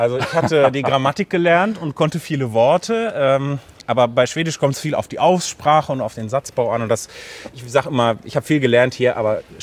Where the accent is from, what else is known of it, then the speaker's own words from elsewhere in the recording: North Rhine-Westphalia, Germany; born there; also born or lived in Sweden; now in Bottrop, Germany; gebürtig komme ich aus Lippe im Osten Nordrhein-Westfalens. Bin dann zum Studium in Bonn und Göttingen gewesen. Und habe 8 Jahre in Schweden gelebt und bin da auch als Pfarrer in meine ersten Berufsjahre gestartet.